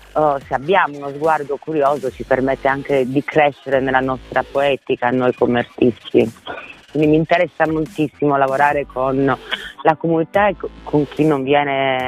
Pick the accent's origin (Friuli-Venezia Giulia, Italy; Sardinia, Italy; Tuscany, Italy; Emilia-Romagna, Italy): Sardinia, Italy; Beh, sono sarda, quindi il legame è fortissimo. Io sono sarda, felice, proprio molto radicata nella propria isola come tutti gli isolani